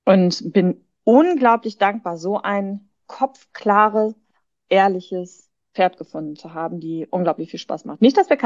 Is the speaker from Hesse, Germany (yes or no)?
no; North Rhine-Westphalia, Germany; also ich komme hier aus dem Ruhrgebiet